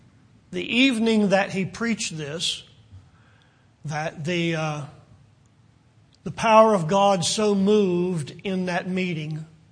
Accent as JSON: {"language": "English", "region": "Virginia", "country": "United States", "tie": "born or raised there", "said": "And I grew up in Virginia"}